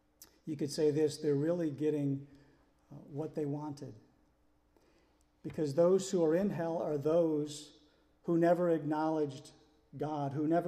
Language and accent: English; Connecticut, United States; But I came from Connecticut. And in the winters in Connecticut, you know, it snows, but then the blue sky comes out.